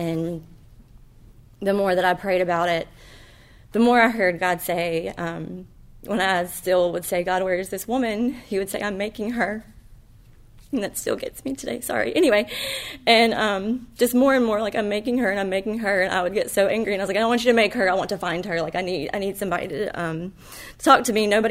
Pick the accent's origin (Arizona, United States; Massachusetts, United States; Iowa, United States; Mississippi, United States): Mississippi, United States; Hattiesburg; So I grew up in Hattiesburg. My parents raised me in the church, Sundays, Wednesdays, and all that.